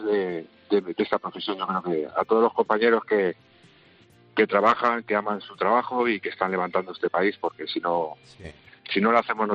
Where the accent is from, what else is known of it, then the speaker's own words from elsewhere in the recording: Madrid, Community of Madrid, Spain; now in Guadalajara, Spain; yo soy de Madrid, ahora vivo en Guadalajara